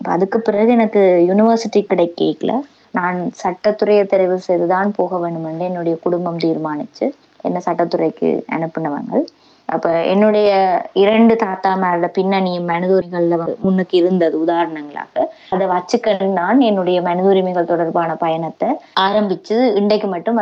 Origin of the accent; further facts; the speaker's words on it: Mannar, Northern Province, Sri Lanka; நான் பிறந்து வளர்ந்தது எல்லாமே மன்னார்ல தான். என்னுடைய தாய் தந்தையர்கள் யாழ்ப்பாணத்து பின்னணியை கொண்டிருந்தாலும் நான் பிறந்தது வளர்ந்தது எல்லாமே மன்னார்ல.